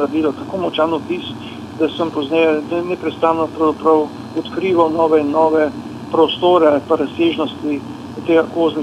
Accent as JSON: {"language": "Slovenian", "town": "Orehek pri Postojni", "region": "Littoral–Inner Carniola", "country": "Slovenia", "tie": "born there", "said": "ker sem se rodil v Orehek pri Postojni"}